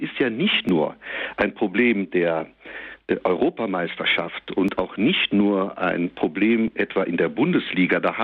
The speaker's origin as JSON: {"language": "German", "region": "Eifel", "country": "Germany", "tie": "born or raised there", "said": "dann durch die Eifel, also meine Heimat, kam"}